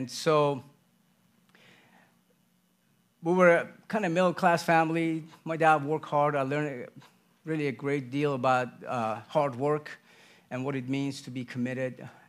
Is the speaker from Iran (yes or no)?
yes; Iran; English is a second language; I was born and raised in Iran, and we are in the news.